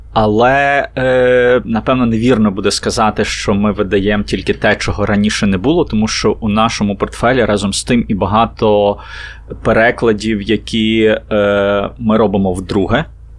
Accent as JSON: {"language": "Ukrainian", "town": "Ivano-Frankivsk", "region": "Ivano-Frankivsk Oblast", "country": "Ukraine", "tie": "born or raised there", "said": "Більше часу я проводжу у Франківську. Мені там набагато затишніше і комфортніше. Це моє рідне місто, з яким я, в якому я почуваю себе дуже легко."}